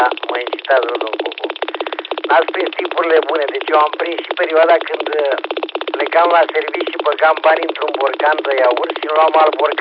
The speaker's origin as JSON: {"language": "Romanian", "region": "Teleorman", "country": "Romania", "moved": "yes", "lives_now": "Bragadiru, Romania", "said": "eu să știți că sunt tot la țară, pentru că sunt din Telorma, dar din anul 70, 1970, sunt cam prin București. Acum sunt lângă București, să știți, la Bragadin, undeva lângă București."}